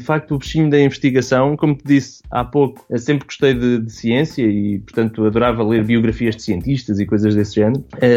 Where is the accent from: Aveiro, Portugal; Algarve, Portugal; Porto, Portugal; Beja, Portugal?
Aveiro, Portugal; eu sou natural de Aveiro, é o berço e é aquele sítio onde eu gosto sempre de regressar.